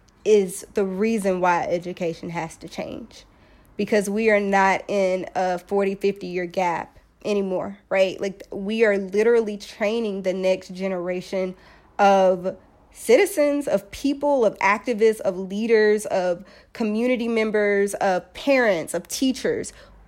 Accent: Birmingham, Alabama, United States; I'm from Birmingham, Alabama, and one of my very close family friends

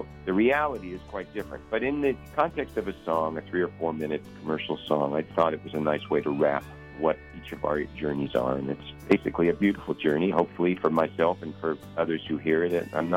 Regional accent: London, United Kingdom; also born or lived in Fort Worth, Texas, United States; I was born in Fort Worth, Texas, and I moved to London when I was about a year old. I have no memory of it at all.

